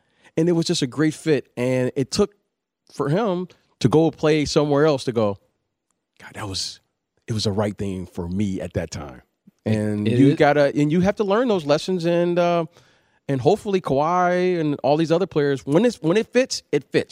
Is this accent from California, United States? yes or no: no; Detroit, Michigan, United States; when I got drafted in Chicago, I was a kid from Detroit, so I was just getting adjusted, didn't really know anyone